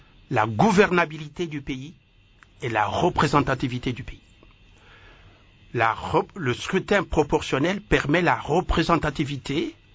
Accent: Tshilenge, Kasaï-Oriental, DR Congo; À Sakania, ou chez moi, à Chilengue, ou à Mbujima.

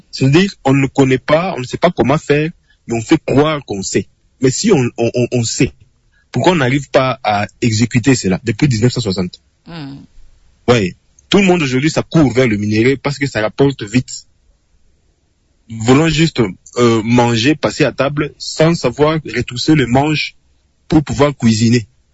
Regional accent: DR Congo; l'erreur hein, que nous avions commise dans l'ensemble en tant que Congolais

